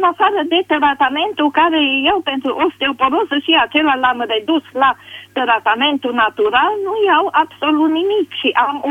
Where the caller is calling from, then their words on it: Hunedoara, Hunedoara County, Romania; din Hunedoara.